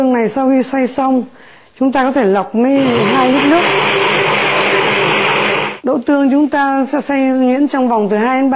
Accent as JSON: {"language": "Vietnamese", "region": "Northern Vietnam", "country": "Vietnam", "said": "Chúng tôi đến từ miền Bắc Âu Lạc."}